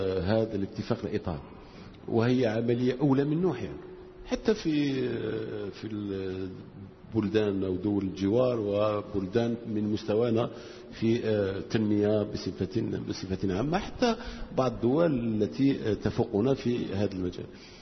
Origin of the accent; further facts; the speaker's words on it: Algeria; نحن كدولة جزائرية، نحن كسلطات عمومية لسنا بحاجة إلى الإمكانيات المالية